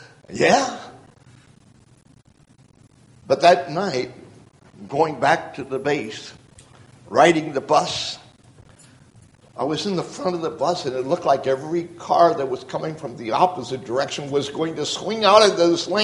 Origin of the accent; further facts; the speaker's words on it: Illinois, United States; I'm from Illinois.